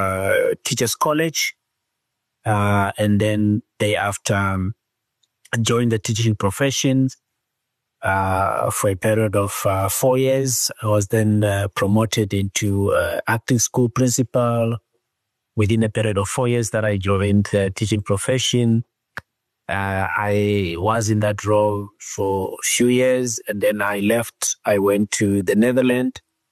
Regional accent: Zambezi, Namibia; is a Namibian, raised in Namibia, in the Zambezi region. I went to primary school and secondary school in the Zambezi region, in the rural areas. I studied my primary school at Ngoma

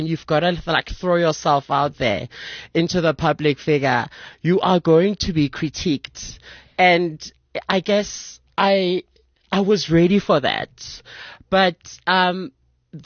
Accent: Soweto, Gauteng, South Africa; I'm a Sowetan.

